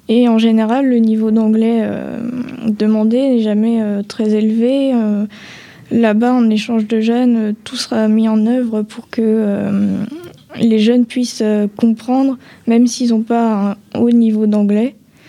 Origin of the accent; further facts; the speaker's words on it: France; accent: French; Je sais que nous, les Français, on a peur de faire des fautes, de notre accent français, peur de ne pas se faire comprendre.